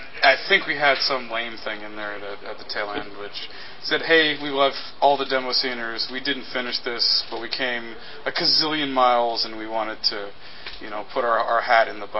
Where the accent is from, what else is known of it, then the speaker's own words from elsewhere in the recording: Winnipeg, Manitoba, Canada; it was founded in my hometown of Winnipeg, Manitoba in Canada